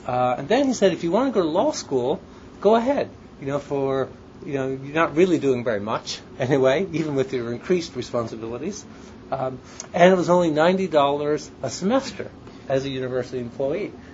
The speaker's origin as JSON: {"language": "English", "region": "California", "country": "United States", "tie": "born or raised there", "said": "I grew up in Marin County in the suburbs, so I didn't know anything about cities."}